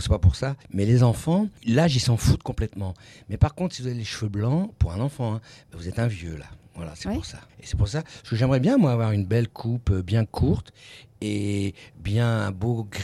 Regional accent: Hauts-de-France, France; Parce que d'abord, moi, je suis un petit gars du Nord, vous savez, je viens du Pas-de-Calais.

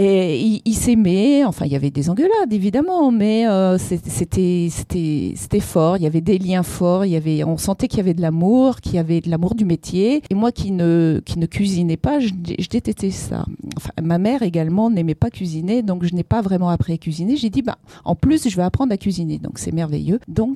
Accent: Nouvelle-Aquitaine, France; Je viens de la Charente-Maritime.

